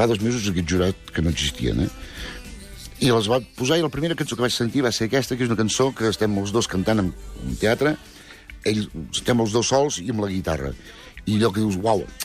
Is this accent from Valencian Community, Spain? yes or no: no; Vic, Catalonia, Spain; les festes del meu barri de Vic, del Credur, doncs van venir … que tenia 6 o 7 anys.